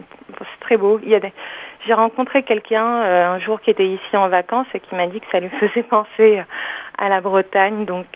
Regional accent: Casablanca, Casablanca-Settat, Morocco; moved away as an adult; also born or lived in Paris; now in Sydney, Australia; Je suis née au Maroc, à Casablanca, et j'ai vécu entre... à Casa et Paris, et à l'âge de 18 ans, j'ai fait des études de marketing à Paris, et vers 22 ans, j'ai décidé de venir à Sydney

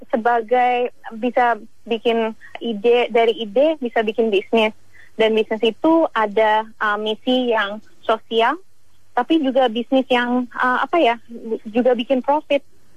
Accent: Jakarta, Indonesia; moved away; also born or lived in Perth, Australia; Saya lahir dan dibesarkan di Jakarta sih. Tapi pada waktu Krismon itu tahun 99, keluarga saya pindah ke kota Perth di Australia.

